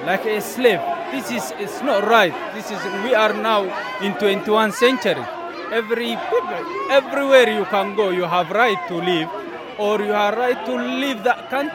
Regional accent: Ethiopia; English is a second language; I'm from Ethiopia.

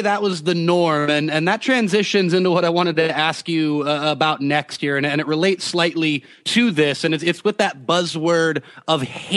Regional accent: United States; as an American myself

